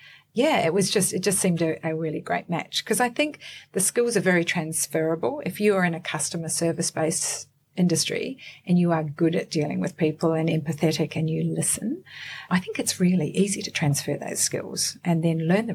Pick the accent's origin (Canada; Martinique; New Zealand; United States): New Zealand; moved away as an adult; I'm a Kiwi girl. I came over, and this is going to give my age away, but I came over in 1984 with my husband, not then my husband, but we married here and have had children here, but family is still back in New Zealand.